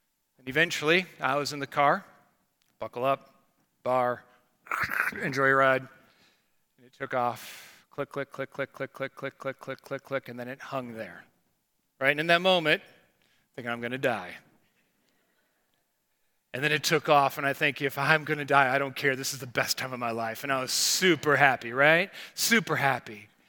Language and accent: English; Rockford, Illinois, United States; And I grew up in Rockford, Illinois, and Six Flags Great America was just about 90 miles from us